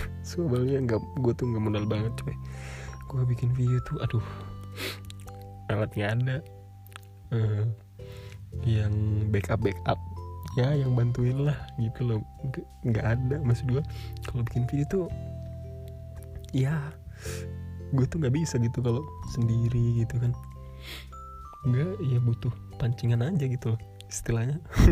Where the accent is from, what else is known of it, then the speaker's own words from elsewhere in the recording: Makassar, South Sulawesi, Indonesia; now in Yogyakarta, Indonesia; Jadi gue itu orang asli Makassar yang pindah ke Jogja soalnya sekeluarga.